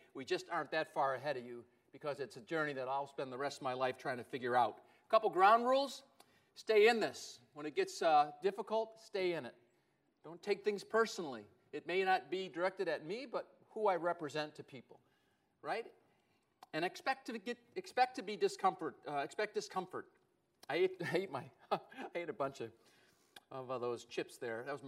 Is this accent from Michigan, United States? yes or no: yes; Livonia, Michigan, United States; I know growing up in Livonia, it wasn't a very diverse place.